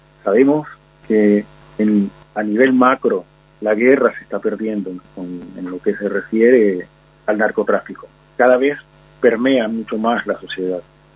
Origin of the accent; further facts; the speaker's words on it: Colombia; now in Argentina; Cosa que, de donde yo vengo, es muy frecuente. Yo soy de Colombia